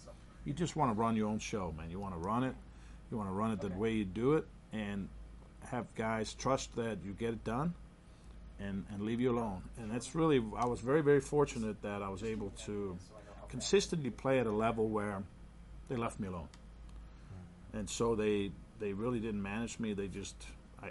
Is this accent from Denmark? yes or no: yes; Denmark; they also talk about doing in my hometown in Denmark, doing a ceremony, which could be kind of cool.